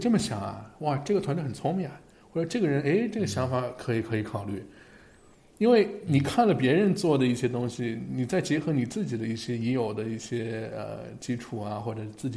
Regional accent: Pittsburgh, Pennsylvania, United States

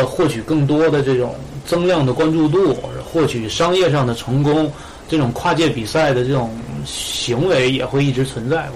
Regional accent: China; 然后我们中国人最熟的就是比如说中泰对抗赛

